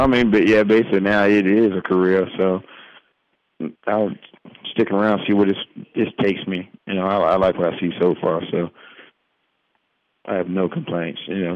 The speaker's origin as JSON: {"language": "English", "region": "Virginia", "country": "United States", "said": "No, I'm from Virginia. My wife's from Illinois."}